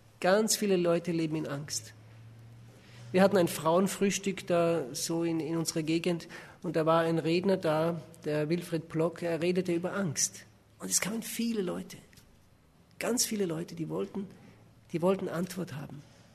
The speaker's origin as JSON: {"language": "German", "country": "Switzerland", "said": "Bei uns in der Schweiz ist das Ganze in großer Mode."}